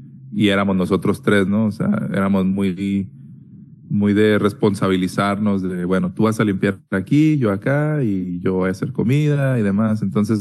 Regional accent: Chihuahua, Mexico; moved away as an adult; also born or lived in Ciudad Cuauhtémoc; Este año cumplo 33 en agosto. Crecí en la ciudad de Chihuahua. Nací en Ciudad Cuauhtémoc, pero crecí en Chihuahua toda mi vida. Hasta los... creo que a los 23, si no me equivoco, 23 o 24

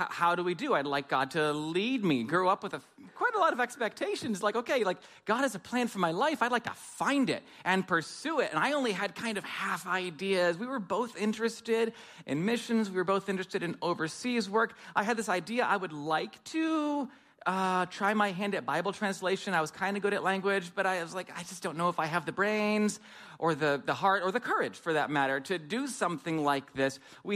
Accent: New York, United States; I'm not from around here. My wife, Quina, is. I grew up in Western New York State, Cattaraugus County, about an hour south of Buffalo, down in the sticks.

